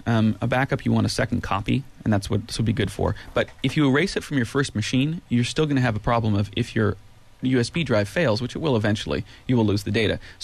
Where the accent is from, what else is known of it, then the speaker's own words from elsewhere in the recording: Ben Lomond, California, United States; From my hometown of Ben Lomond, Susan, welcome to GeekSpeak.